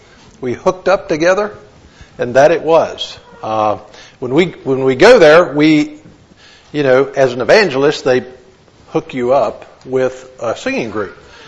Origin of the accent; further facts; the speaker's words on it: North Carolina, United States; I'm from North Carolina, okay?